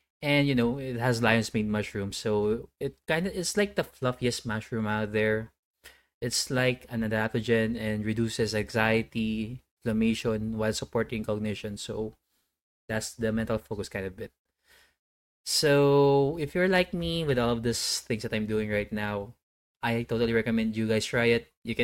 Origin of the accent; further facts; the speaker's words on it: Philippines; since I'm Filipino, rice is pretty much ingrained in my system.